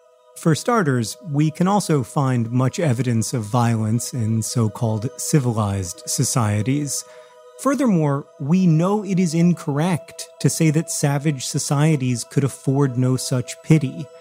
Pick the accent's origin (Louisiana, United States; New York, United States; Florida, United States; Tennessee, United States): Florida, United States; Orlando; just about 50 miles east from where I grew up in Orlando.